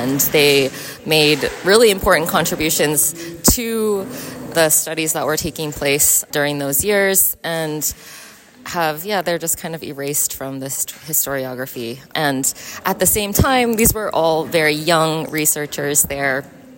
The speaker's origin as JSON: {"language": "English", "region": "Kyoto", "country": "Japan", "said": "I'm from Kyoto, Japan. I'm a researcher and educator in Kyoto."}